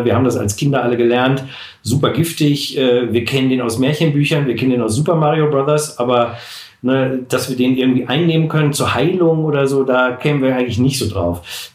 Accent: Northern Germany, Germany; 32 Jahre jung, aus Norddeutschland

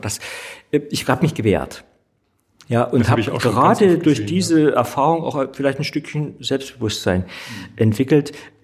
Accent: East Germany, Germany; born there; ich bin ja in der DDR geboren

